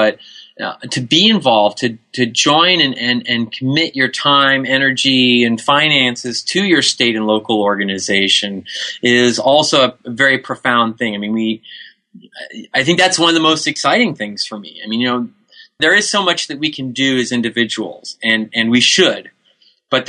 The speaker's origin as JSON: {"language": "English", "region": "Illinois", "country": "United States", "tie": "born or raised there", "said": "I think back right. to my days growing up in Illinois, and, you know, I grew up in the country of downstate Illinois"}